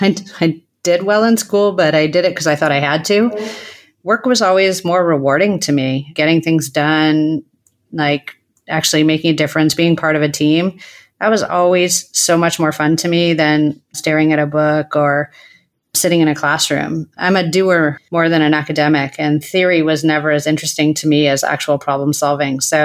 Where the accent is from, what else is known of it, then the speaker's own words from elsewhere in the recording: Ann Arbor, Michigan, United States; And I grew up in Ann Arbor, Michigan, which is, as everyone knows, a great college town. And I was a townie.